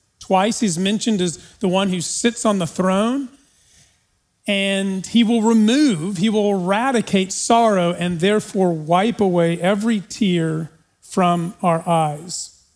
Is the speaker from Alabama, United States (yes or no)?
no; El Paso, Texas, United States; I grew up in El Paso, the middle of the desert, the middle of the hot summer, blistering heat.